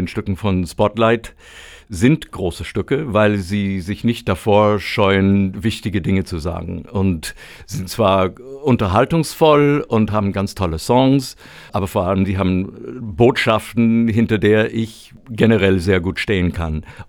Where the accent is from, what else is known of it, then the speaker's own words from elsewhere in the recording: New York, United States; German is a second language; now in Germany; für mich als gebürtiger Amerikaner immer noch so ein wichtiges Ding